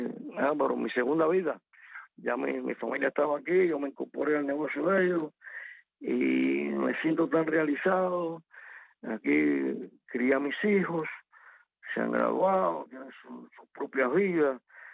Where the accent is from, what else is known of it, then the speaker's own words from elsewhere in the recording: Havana, Cuba; Yo sueño con La Habana. Yo soy un habanero.